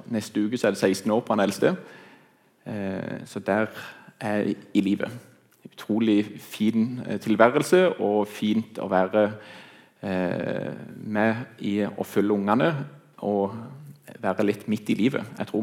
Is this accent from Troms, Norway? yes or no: no; Flekkerøy, Agder, Norway; Og så kommer jeg opprinnelig fra Flekkerøy. Der har jeg bodd 17 år.